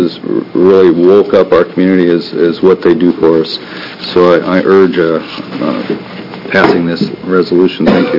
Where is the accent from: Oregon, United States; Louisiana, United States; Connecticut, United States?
Oregon, United States; Eugene; born there; I was born in Eugene